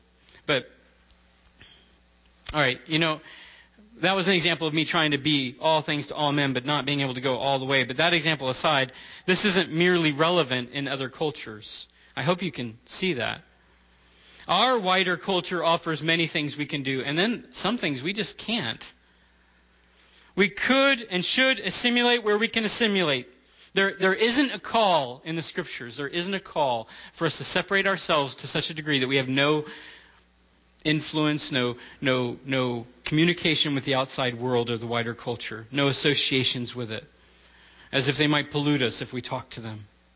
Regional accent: United States; They're figuring out I'm American, so I'm not going to smile anymore.

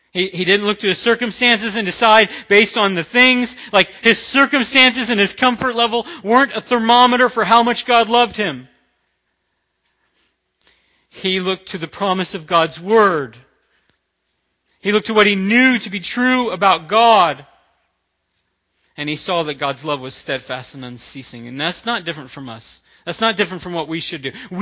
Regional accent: the South, United States; I'm from the South, and I used to say that a lot

